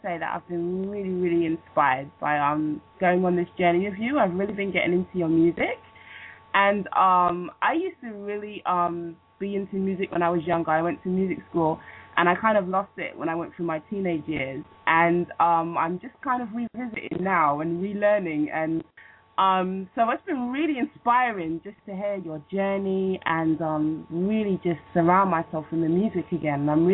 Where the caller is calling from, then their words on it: London, United Kingdom; Yes, I'm calling from London.